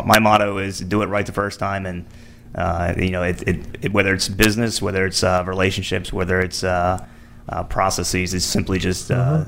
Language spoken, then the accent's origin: English; Dundalk, Maryland, United States; Originally from Dundalk, Maryland.